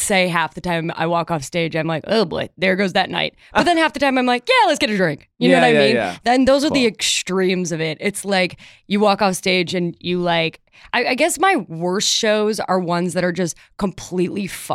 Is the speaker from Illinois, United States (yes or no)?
yes; Chicago, Illinois, United States; So I went to NYU, and I grew up in Chicago, and I went to NYU, and when I went to audition at NYU, it was the first time I had ever been on a plane.